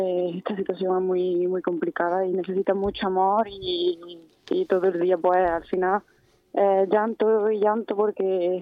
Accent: Puente Genil, Andalusia, Spain; Somos de Puente Genil, sí.

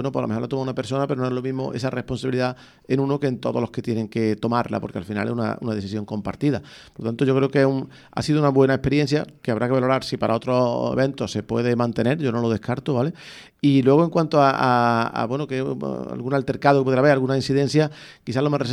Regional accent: Lucena, Andalusia, Spain; los que somos de aquí de Lucena, pues veía las caras de gente que no son de aquí

